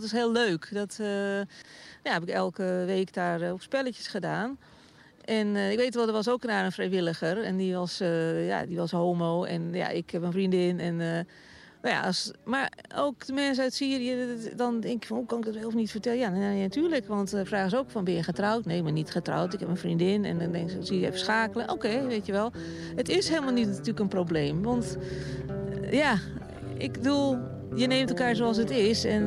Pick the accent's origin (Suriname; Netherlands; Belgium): Netherlands; Amsterdam, North Holland; now in Zaandam, Netherlands; Wij komen natuurlijk uit Amsterdam en wij wilden gewoon hier in Zaandam.